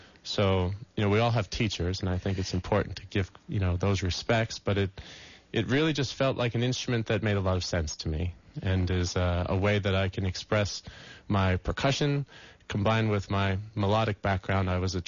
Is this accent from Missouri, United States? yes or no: no; New York, United States; So I'm definitely a New Yorker, you know, at heart from the old days, but it's been a blend of the West.